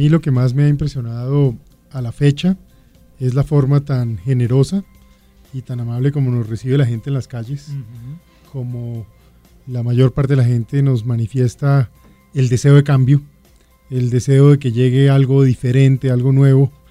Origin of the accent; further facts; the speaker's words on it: Bogotá, Colombia; born there; also born or lived in Palmira / Santa Marta / La Guajira / Armenia; desde muy niñito estuve recorriendo Colombia desde que nací. Yo nací en Bogotá, pero a los 6 días viví en Palmira, luego viví en Santa Marta, luego en La Guajira